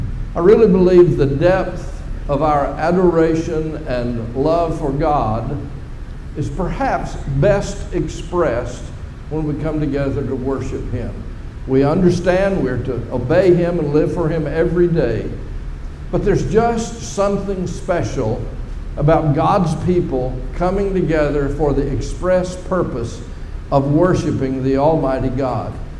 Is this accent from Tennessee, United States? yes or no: yes; Clarksville, Tennessee, United States; I believe I was 10 years old, growing up in Clarksville, Tennessee. At the time, we were members of the Madison Street Church of Christ.